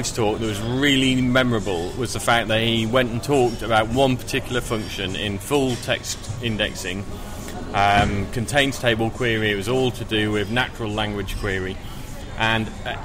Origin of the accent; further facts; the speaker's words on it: North West England, United Kingdom; because I'm from Lancashire.